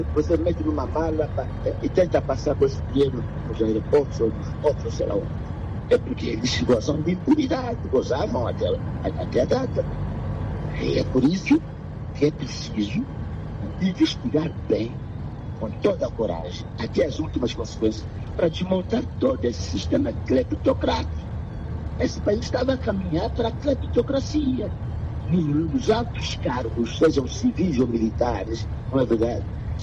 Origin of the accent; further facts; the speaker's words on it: Angola; Nós somos angolanos, conhecemos bem que as coisas se passaram aqui no passado e agora.